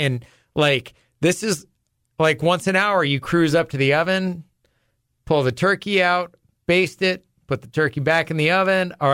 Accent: California, United States; Where I grew up in California, we would get together and play football.

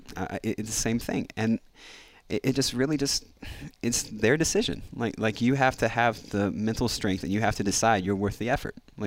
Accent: West Virginia, United States; Like, honestly, I'm a redneck from West Virginia.

